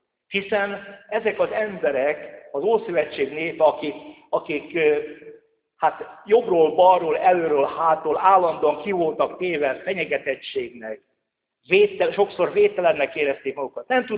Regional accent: Szabadhídvég, Fejér, Hungary; az én szülőfalunkban, szabad hídvégen még semmi nem volt bezárva. Egy 45 évvel ezelőtt.

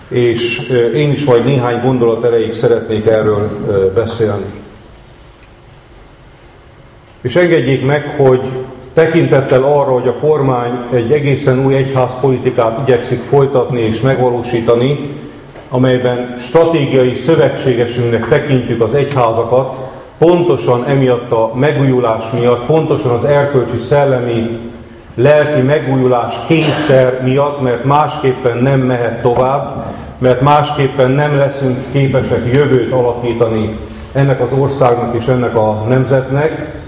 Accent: Transdanubia, Hungary; mert dunántúli vagyok, mert református vagyok

